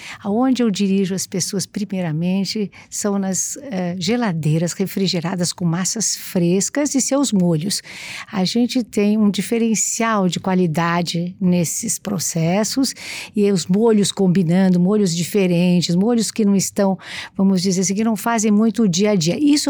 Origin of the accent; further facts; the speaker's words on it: Guararapes, São Paulo, Brazil; Eu sou de Guararapes, né? Perto de Araçatuba.